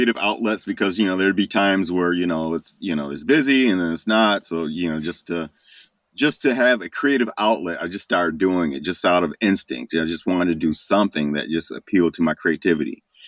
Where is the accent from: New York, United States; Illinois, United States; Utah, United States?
Illinois, United States; Chicago; So, growing up in Chicagoland, I went to Eastern Illinois University, which is in Southern Illinois.